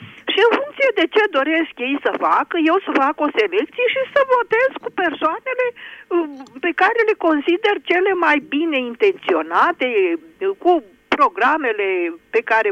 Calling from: Piatra Neamț, Neamț County, Romania; din Piatra Neamț.

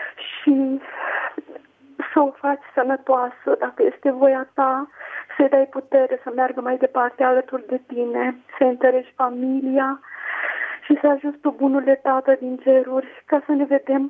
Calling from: Craiova, Dolj, Romania; Sunt din Craiova.

